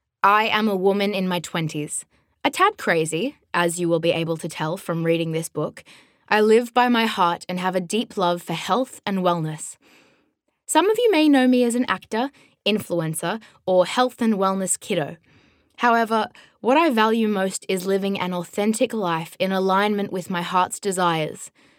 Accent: New South Wales, Australia; I grew up in the Hunter Valley in New South Wales, Australia

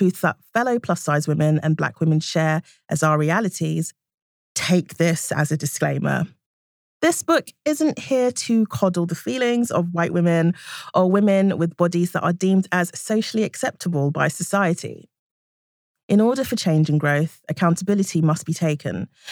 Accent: United Kingdom; I'm a British, fat, black woman

